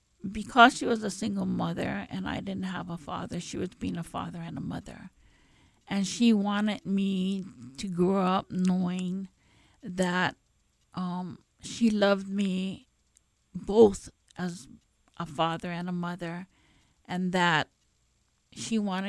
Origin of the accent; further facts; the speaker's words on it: Kalihi, Hawaii, United States; I grew up in Kalihi. A rough town.